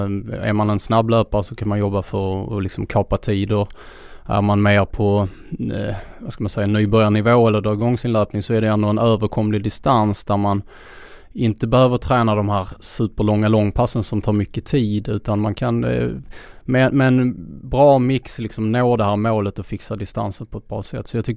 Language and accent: Swedish; Skåne, Sweden; även om jag är skåning